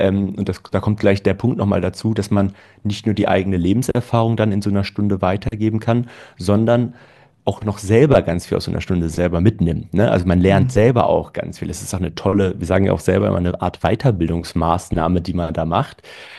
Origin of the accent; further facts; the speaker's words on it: Berlin, Germany